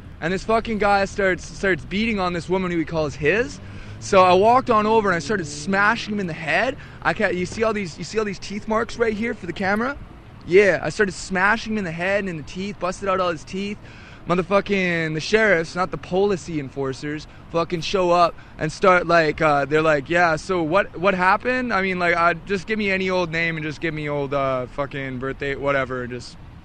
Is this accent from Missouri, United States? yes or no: no; Sophia, West Virginia, United States; Sophia, West Virginia.